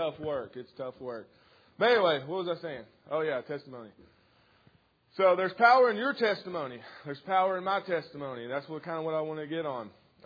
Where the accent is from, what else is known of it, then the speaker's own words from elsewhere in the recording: Waldron, United States; But anyway, I grew up in Waldron. Anybody here from Waldron?